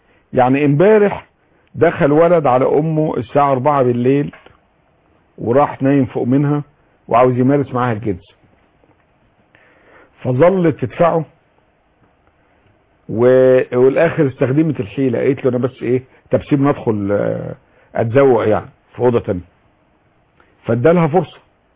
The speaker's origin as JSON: {"language": "Arabic", "country": "Egypt", "said": "احنا كمصريين بالمصري حولناها الى حبوب دافعة للإجرام"}